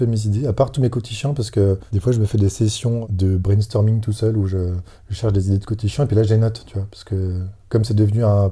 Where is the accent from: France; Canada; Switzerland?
France; Dunkirk, Hauts-de-France; parce que je suis de Dunkerque à la base